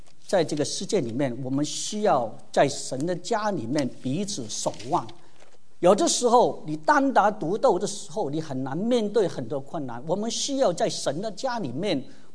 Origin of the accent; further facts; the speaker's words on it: Hong Kong; 我们从香港来比简单，如果你是香港来，大家都是知道香港。